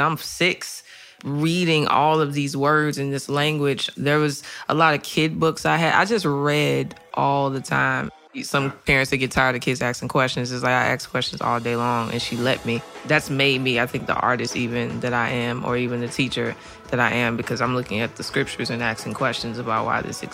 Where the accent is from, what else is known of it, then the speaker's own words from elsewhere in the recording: St. Louis, Missouri, United States; Born and raised in St. Louis, pretty normal childhood. Wasn't rough, wasn't in the hood.